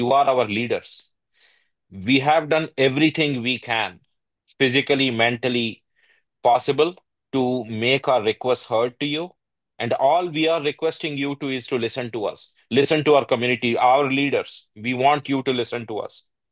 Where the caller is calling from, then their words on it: India; I'm actually speaking from India.